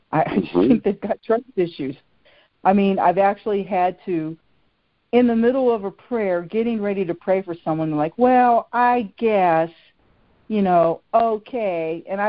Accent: Virginia, United States; I know you're from Virginia, and of course I grew up in Virginia, so I know you've been to Virginia Beach.

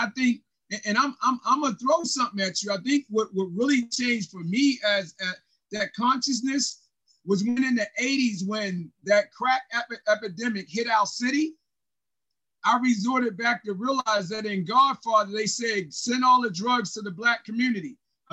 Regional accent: Baltimore, Maryland, United States; Well, I mean, I grew up in the city of Baltimore.

